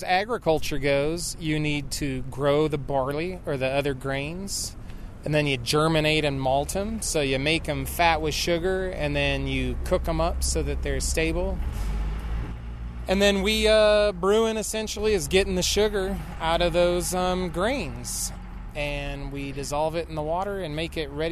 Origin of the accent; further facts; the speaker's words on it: Georgetown, Colorado, United States; born there; now in Paonia, United States; I was born in Georgetown, Colorado, which is a super tiny town on the other side of the Continental Divide.